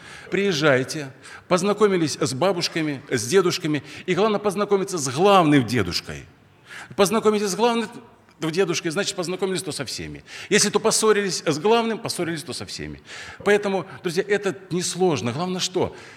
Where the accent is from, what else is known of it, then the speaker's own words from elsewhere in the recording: Belarus; now in Russia; Я сам с Белоруссии. И я люблю ту Беларусь.